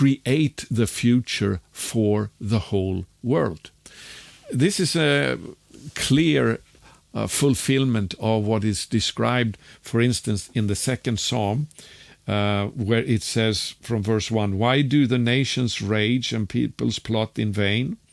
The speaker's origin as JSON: {"language": "English", "country": "Sweden"}